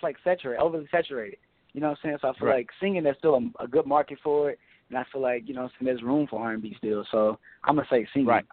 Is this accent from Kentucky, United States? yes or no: yes; Hopkinsville, Kentucky, United States; I'm from Hopkinsville, Kentucky, a.k.a. Hoptown, man, Kentucky Stand Up 270.